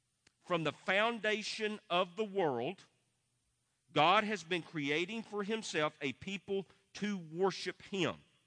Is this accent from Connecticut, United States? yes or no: no; Tennessee, United States; I grew up in East Tennessee, brothers and sisters. I grew up in East Tennessee, so far back in the woods, you couldn't have found me unless I told you where I was at.